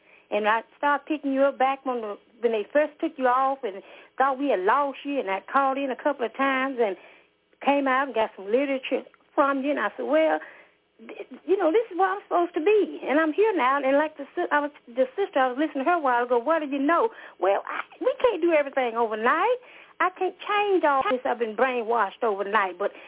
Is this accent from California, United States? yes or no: no; Pine Bluff, Arkansas, United States; I've called before. I'm from Pine Bluff.